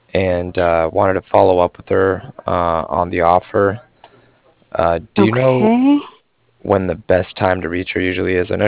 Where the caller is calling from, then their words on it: Cardiff, Wales, United Kingdom; I'm calling from Cardiff.